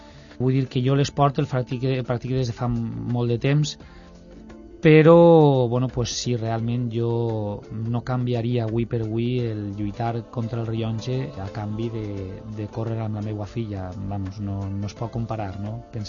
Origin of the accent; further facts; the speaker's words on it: Valencia, Valencian Community, Spain; Jo vaig néixer en València ciutat i porto, pues, uns 41 anys que tinc, pues, així visquent en la ciutat.